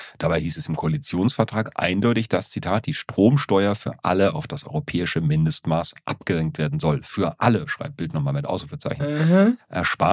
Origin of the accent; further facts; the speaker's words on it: Berlin, Germany; so ein bisschen bin ich ja stolz auf meine Heimatstadt Berlin